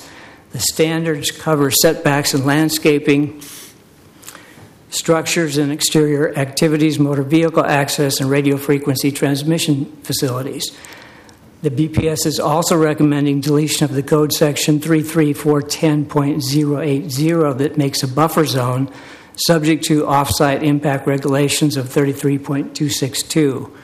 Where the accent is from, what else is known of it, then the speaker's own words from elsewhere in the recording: Oregon, United States; I'm from Willamette Heights